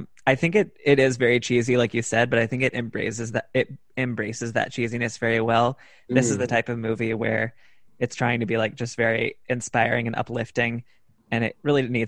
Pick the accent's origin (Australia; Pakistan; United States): Pakistan; I'm basically a Pakistani kid.